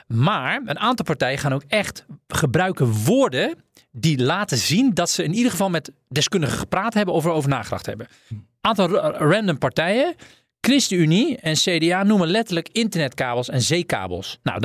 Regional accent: Amersfoort, Utrecht, Netherlands; En ik als Amersfoorter weet dan hoe het echt is.

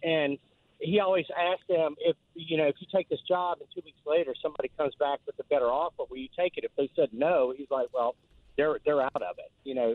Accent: New Orleans, Louisiana, United States; born there; I was born in New Orleans

